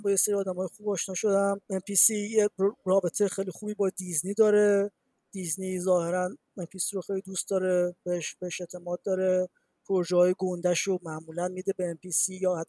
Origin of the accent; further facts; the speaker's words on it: Iran; ولی من از ایرانم، یکم شرایط ویزا و اینا واسه ما سخته